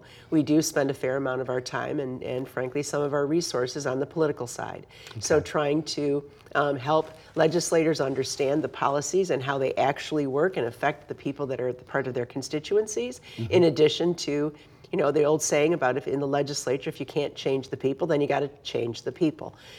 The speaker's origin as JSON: {"language": "English", "town": "Detroit", "region": "Michigan", "country": "United States", "tie": "born or raised there", "said": "I grew up in Metro Detroit, been a Michigander my whole entire life"}